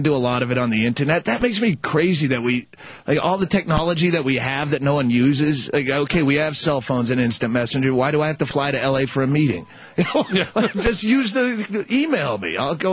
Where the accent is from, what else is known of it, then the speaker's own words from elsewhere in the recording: Massachusetts, United States; moved away as an adult; now in Bisbee, United States; Massachusetts originally